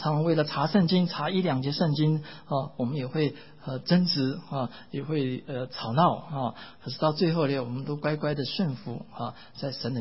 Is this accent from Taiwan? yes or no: yes; Taiwan; now in Chicago, United States; 我跟一芬在1988年我们从台湾来到美国，我们就住在芝加哥